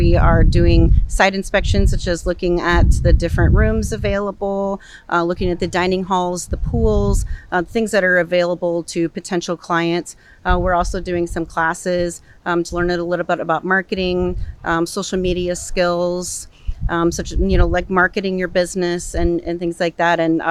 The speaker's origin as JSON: {"language": "English", "region": "Iowa", "country": "United States", "said": "I'm from Northwest Iowa"}